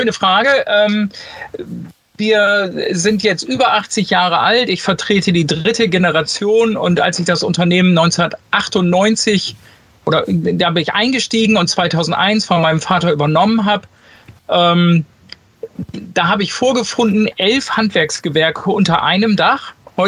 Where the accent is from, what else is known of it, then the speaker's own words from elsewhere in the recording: Lower Saxony, Germany; Also, ich komme aus der schönen Wesermarsch. Wer genau wissen will, wo das liegt, zwischen Bremen und Bremerhaven